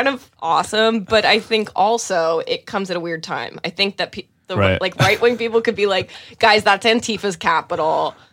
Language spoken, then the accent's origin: English; Midwest, United States; I'm from the Midwest.